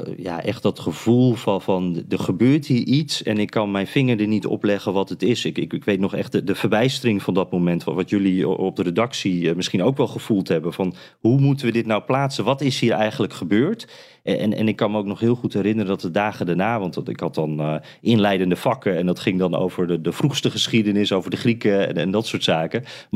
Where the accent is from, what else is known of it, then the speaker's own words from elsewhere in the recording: Friesland, Netherlands; Ik zie mezelf inderdaad als nuchtere Noordelinger ook. Ik kom uit Friesland